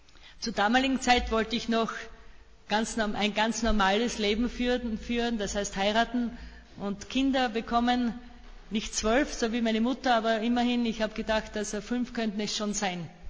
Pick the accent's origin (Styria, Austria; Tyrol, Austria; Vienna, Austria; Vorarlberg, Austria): Styria, Austria; Fladnitz an der Teichalm; Ich bin in Fladnitz an der Teichalm geboren, dort aufgewachsen auf einem Bauernhof. Wir waren 12 Kinder. Ich bin dort in die Volksschule gegangen und dann in der Nachbargemeinde in Passail in die Hauptschule.